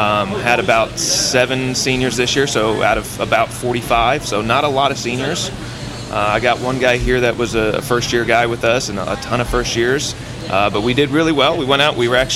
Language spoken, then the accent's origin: English; Florida, United States; But myself, I actually am local here. I grew up in Seminole area. I am happy to say I'm an Osceola graduate.